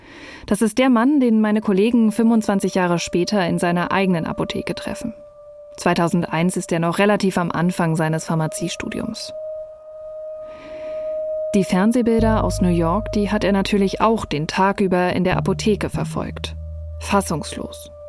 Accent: Berlin, Germany; Ich bin in Berlin groß geworden

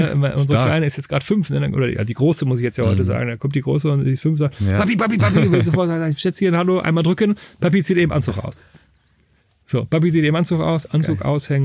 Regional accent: Rehden, Lower Saxony, Germany; Also ich bin in Rehde aufgewachsen, ein paar hundert Meter weg vom VfL Rehde, aber sozusagen schon im ersten Baugebiet, das da direkt da dran angrenzt, mehr oder weniger.

